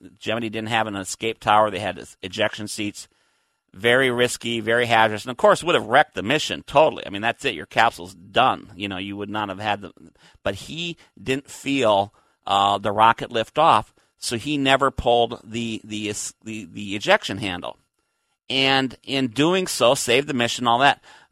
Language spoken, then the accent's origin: English; Minnesota, United States; as a kid growing up in Minnesota, you know, and helped me lead my way down here